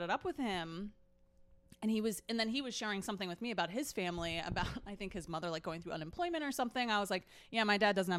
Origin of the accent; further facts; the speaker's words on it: Cherry Hill, New Jersey, United States; I'm a freshman. I'm from Cherry Hill, New Jersey.